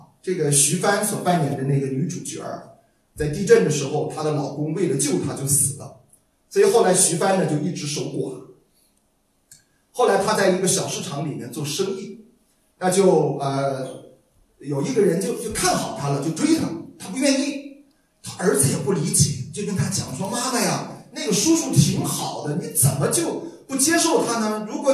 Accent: Shandong, China; moved away as an adult; now in Canada; 因为我们是山东人，我爸爸特别喜欢吃面条

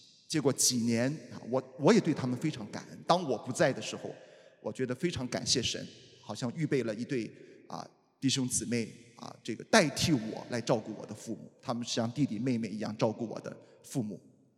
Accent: Shandong, China; 我们山东人的规矩送这个女孩子出嫁

